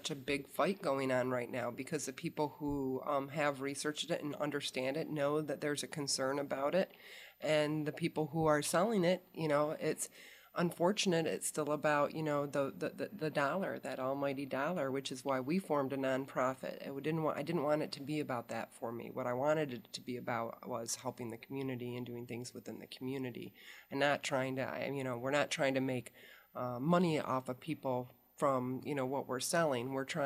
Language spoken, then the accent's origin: English; Detroit, Michigan, United States; I grew up in Detroit.